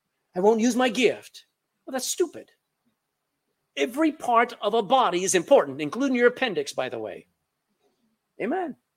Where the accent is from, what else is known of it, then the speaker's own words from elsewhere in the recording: Texas, United States; I'm a Texan. I don't speak the King's English.